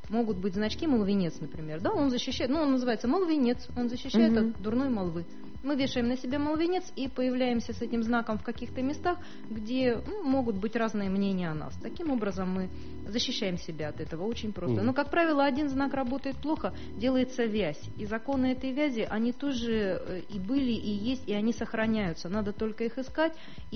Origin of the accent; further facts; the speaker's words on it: Novosibirsk, Novosibirsk Oblast, Russia; Я родилась в Новосибирске. Так. Я коренная сибирячка.